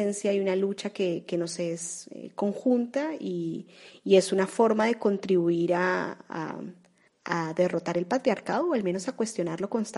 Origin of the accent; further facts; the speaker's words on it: Colombia; moved away as an adult; now in Argentina; Soy una colombiana que reside en Argentina hace 12 años, estudié en la Universidad de Buenos Aires, me vine acá por eso, por ese motivo.